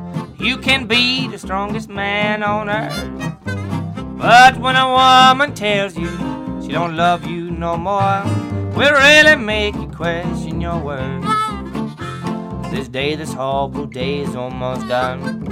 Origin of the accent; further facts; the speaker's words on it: Illinois, United States; I'm originally from Illinois. Being from Illinois, it was never too far away and everything like that.